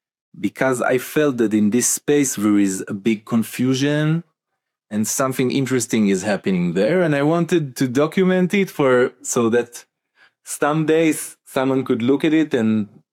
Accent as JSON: {"language": "English", "country": "Israel", "said": "I come from Israel. I'm 35 years old. And now I come from a farming business family."}